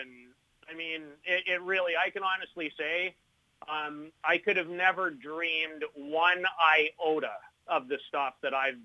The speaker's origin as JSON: {"language": "English", "town": "Saskatoon", "region": "Saskatchewan", "country": "Canada", "tie": "born or raised there", "said": "when I was growing up in Saskatoon"}